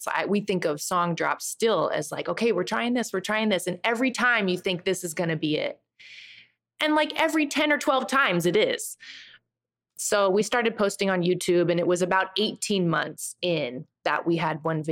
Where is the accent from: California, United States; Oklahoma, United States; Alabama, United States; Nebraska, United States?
Nebraska, United States; He's from Maine. I'm from Nebraska. It's like, what are we doing in Boston?